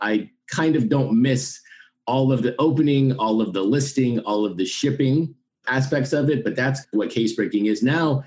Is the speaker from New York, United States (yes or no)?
no; Texas, United States; growing up in West Texas, the Diablos were the Brewers' AA farm club team.